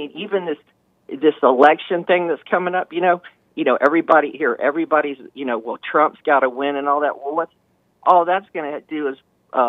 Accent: the South, United States; I grew up in the South. I'd never seen a KKK person.

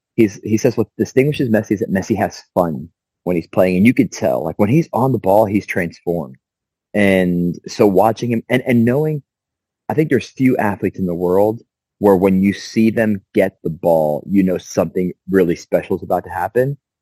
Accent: New Jersey, United States; Growing up in New Jersey, we had the Red Bulls, even though they were called the New York Red Bulls.

